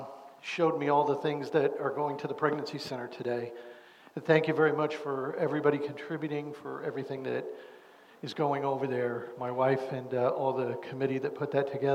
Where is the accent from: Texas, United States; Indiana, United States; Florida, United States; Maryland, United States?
Indiana, United States; Growing up in Indiana, basketball was about all I did as a kid.